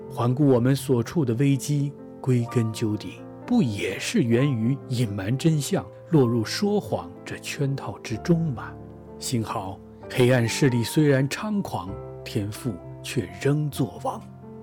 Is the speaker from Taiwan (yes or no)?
no; Hong Kong; 我生于香港，长于香港，小小而又奇妙的国际都会